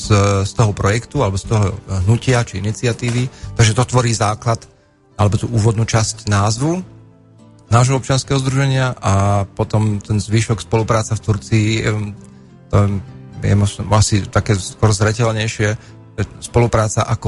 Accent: Martin, Žilina Region, Slovakia; narodil som sa v Martine, vyrastol som tu, vyštudoval som tu všetky školy, ktoré som vedel a mohol.

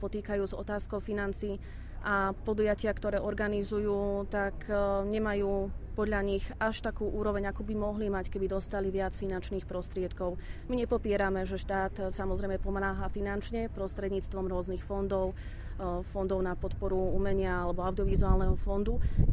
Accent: Martin, Žilina Region, Slovakia; Som Martinčanka, zaujímam sa o regionálnu kultúru.

